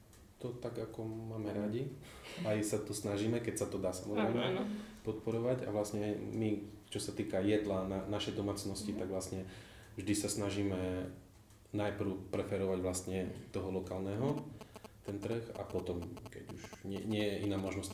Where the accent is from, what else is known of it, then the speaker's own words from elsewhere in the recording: Poprad, Prešov Region, Slovakia; ja som z Popradu.